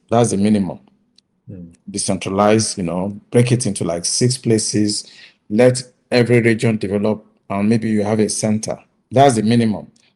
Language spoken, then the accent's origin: English; South West, Nigeria; I'm from Southwest. I know what I went through in the military when it comes to promotion, appointment, and so on.